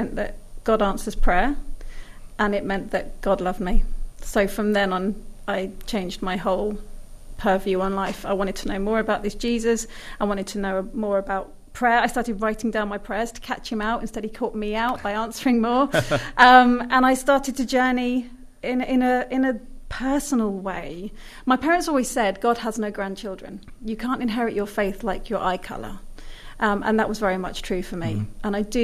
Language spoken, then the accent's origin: English; Guernsey; born there; So I was born in Guernsey. I'm a Channel Islander and very proud donkey.